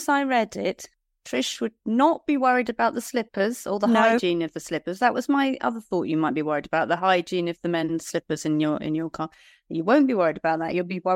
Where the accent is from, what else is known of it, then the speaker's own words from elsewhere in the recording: Liscard, North West England, United Kingdom; they're based in my hometown of Liscard